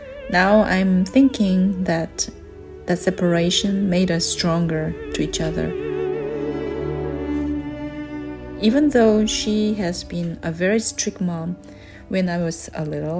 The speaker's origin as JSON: {"language": "English", "country": "South Korea", "second_language": "English", "said": "I'm a soprano from South Korea."}